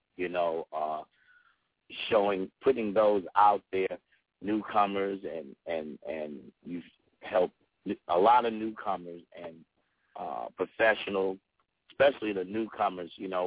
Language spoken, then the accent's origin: English; Brooklyn, New York, United States; now in North Carolina, United States; It's same thing with me being in North Carolina, you know, and I'm from Brooklyn.